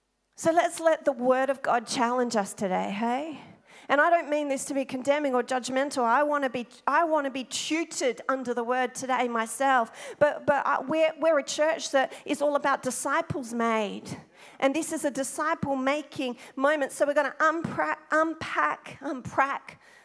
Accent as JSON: {"language": "English", "country": "Australia", "said": "I love Australia. I am Australian. Did anybody realize? I am Australian. I love Australia."}